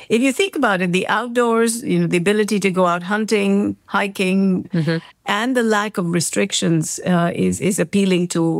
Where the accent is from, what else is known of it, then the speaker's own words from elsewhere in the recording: India; born there; I was born in India and I am familiar with the whole, license raj